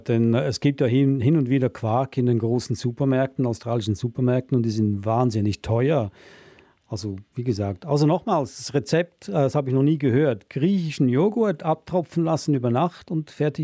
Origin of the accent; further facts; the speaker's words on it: Switzerland; ich komme aus der Schweiz, das hört man wahrscheinlich.